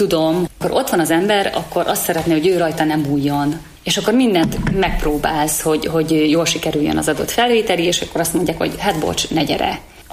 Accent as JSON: {"language": "Hungarian", "town": "Szeghalom", "region": "Békés", "country": "Hungary", "tie": "born or raised there", "said": "a magyar tanárok ott Szeghalmon, ahol én születtem"}